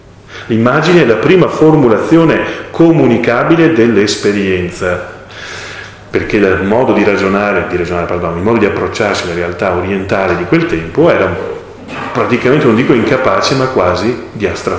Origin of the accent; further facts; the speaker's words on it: Sarmede, Veneto, Italy; anche delle mie parti, io sono di Sarmede, sapete dove è Sarmede?